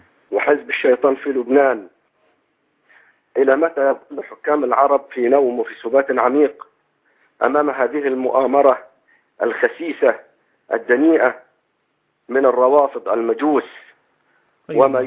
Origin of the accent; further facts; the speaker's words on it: Egypt; now in Saudi Arabia; أنا أخوكم مصري مقيم في السعودية.